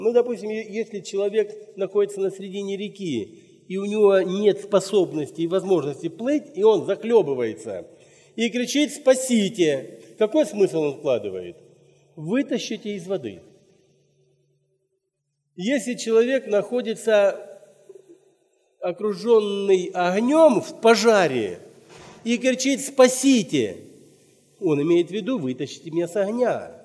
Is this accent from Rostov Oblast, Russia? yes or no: yes; Shakhty, Rostov Oblast, Russia; Я рос в Шахтинской церкви в Ростовской области.